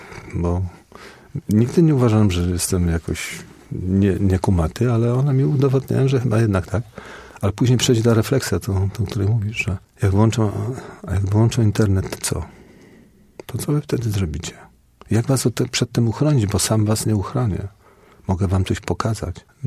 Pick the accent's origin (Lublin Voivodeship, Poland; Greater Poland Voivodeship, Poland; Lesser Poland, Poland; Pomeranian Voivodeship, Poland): Greater Poland Voivodeship, Poland; Poznań; A jestem chłopakiem z Łazarza.